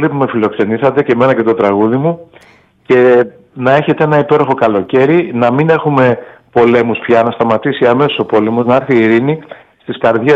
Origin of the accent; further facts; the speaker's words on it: Kefalonia, Ionian Islands, Greece; Αν και είμαι Κεφαλονίτης, εγώ αισθάνομαι βαθύτατα Έλληνας